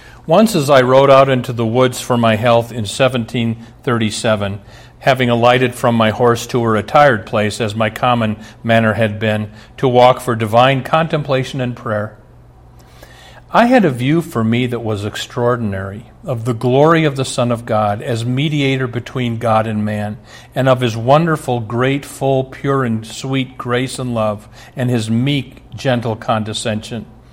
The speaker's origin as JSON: {"language": "English", "town": "Omaha", "region": "Nebraska", "country": "United States", "tie": "born or raised there", "said": "In the church I grew up in Omaha, here's kind of how we sang."}